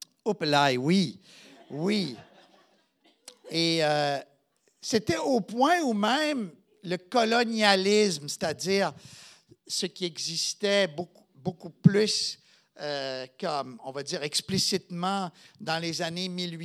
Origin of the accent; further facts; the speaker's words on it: Gatineau, Quebec, Canada; Quand j'étais petit, j'ai grandi à Gatineau et ma famille, qui était catholique pratiquante, nous n'étions pas particulièrement pieux. Mais on était quand même pratiquants